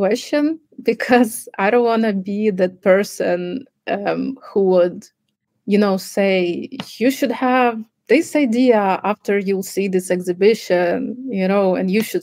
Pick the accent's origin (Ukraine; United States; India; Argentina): Ukraine; And when she heard that I'm from Ukraine, and of course she knew what was going on